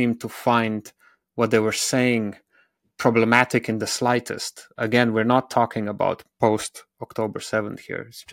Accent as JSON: {"language": "English", "country": "Slovenia", "also_born_or_lived": "Berlin", "said": "I'm originally from Slovenia, so the Balkans, but I used to live in Berlin for nearly a decade. I didn't speak any German, and I had extremely limited options when I arrived to the German capital."}